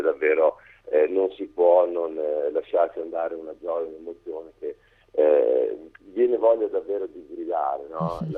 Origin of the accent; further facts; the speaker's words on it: Emilia-Romagna, Italy; io sono Emiliano Romagnolo, un po' magari più vicino a casa, quindi cammini dell'Emilia Romagna.